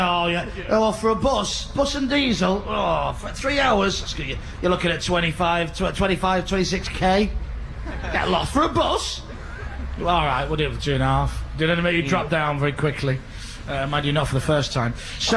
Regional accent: Leeds, Yorkshire and the Humber, United Kingdom; I was born in Leeds. I was raised in Leeds. We're alive in Leeds.

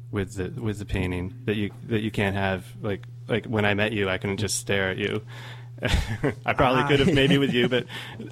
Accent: San Francisco, California, United States; born there; Well, I was born in San Francisco in 1972, and my dad didn't want to be drafted, necessarily.

